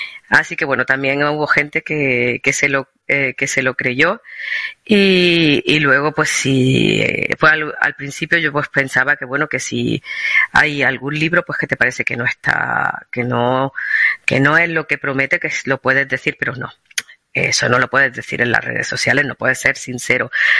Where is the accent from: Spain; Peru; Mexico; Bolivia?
Spain; Andalusia; accent: Andalusian; si me hubiera quedado en Granada o incluso si hubiera vivido en Madrid, aunque en Madrid hubiera sido también a mi modo extranjera porque mi acento andaluz me hubiera delatado